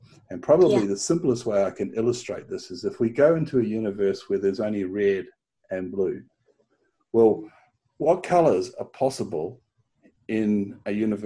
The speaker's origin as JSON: {"language": "English", "country": "Australia", "also_born_or_lived": "New Zealand", "said": "And I'm an Australian, New Zealand Australian."}